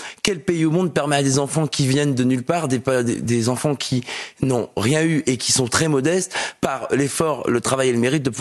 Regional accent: Hauts-de-France, France; Et comme on dit chez moi dans le Nord

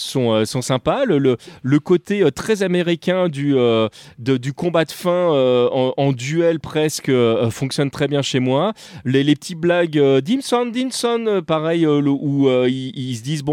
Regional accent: France; ça joue aussi dans l'immersion en tant que Français de tout ça

